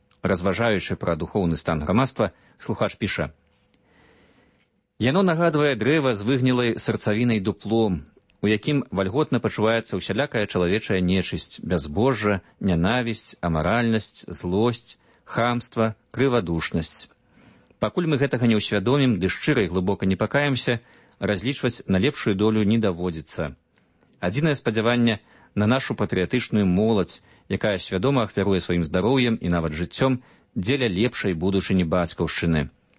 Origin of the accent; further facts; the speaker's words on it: Grodno Region, Belarus; У маёй роднай вёсцы на Гродзеншчыне апошняе вяселле было 20 год таму